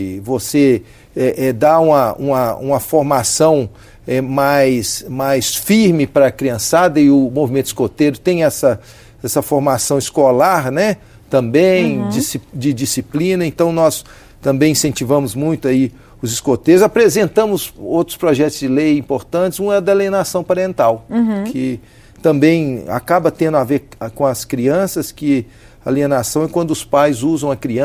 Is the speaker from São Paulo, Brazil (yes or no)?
no; Campos Altos, Minas Gerais, Brazil; Eu sou da região lá, sou de Campos Altos, então a região de café